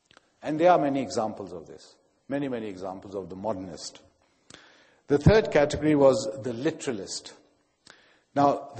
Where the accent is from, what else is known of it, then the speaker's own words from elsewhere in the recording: Pakistan; a generation ago, when I was growing up in Pakistan in the 60s